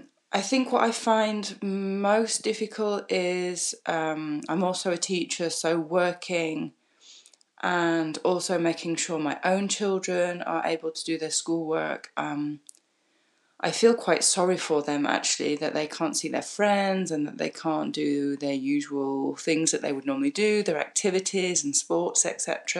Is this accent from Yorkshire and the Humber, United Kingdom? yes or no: yes; Leeds, Yorkshire and the Humber, United Kingdom; moved away as an adult; now in France; I'm originally from Leeds in Yorkshire. And I've been living in France now for nearly 6 years.